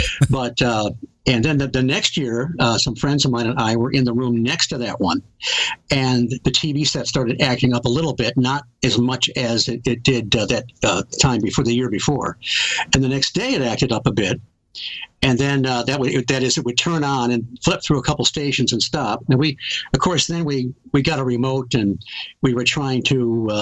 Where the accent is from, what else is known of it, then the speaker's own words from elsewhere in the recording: Detroit, Michigan, United States; I grew up in the Detroit area, just north of Detroit.